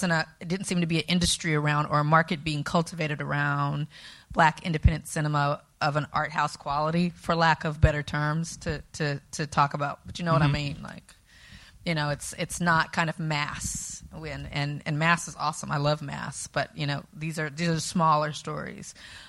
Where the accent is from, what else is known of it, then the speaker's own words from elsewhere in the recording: California, United States; I'm from California.